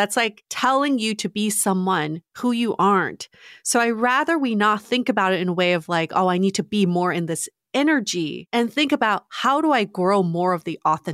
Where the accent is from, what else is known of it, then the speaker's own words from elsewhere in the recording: Beijing, China; I'm from Beijing. We're known as the loud mouth, straight talking, direct people.